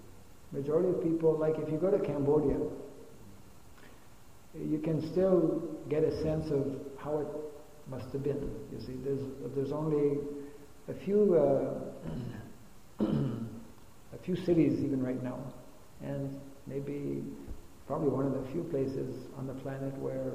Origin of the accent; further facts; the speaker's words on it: Canada; I mean, I'm from Canada.